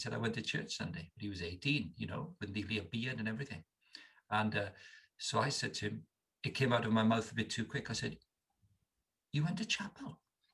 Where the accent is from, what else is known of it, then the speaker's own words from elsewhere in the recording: Wales, United Kingdom; I'm 58 years of age. So I grew up in Wales in the 60s and 70s. So chapel, Welsh-speaking chapel culture, all going to chapel.